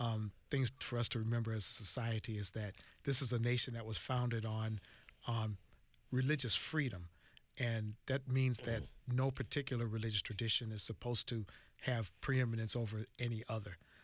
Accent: St. Paul, Minnesota, United States; Well, I grew up in St. Paul, Minnesota. And in Minnesota, there were not many people of African descent in my time.

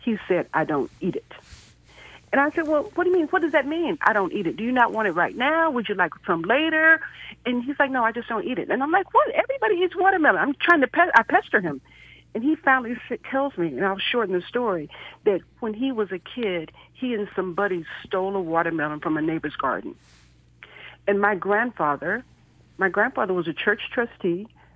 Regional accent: Marshall, Texas, United States; I'm from the country, little country town in East Texas, Marshall, Texas.

